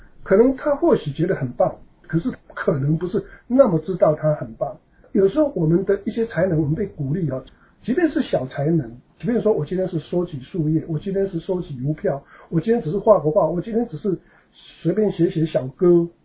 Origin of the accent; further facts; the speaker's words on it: China; 尤其是我们中国人，我们学会要谦卑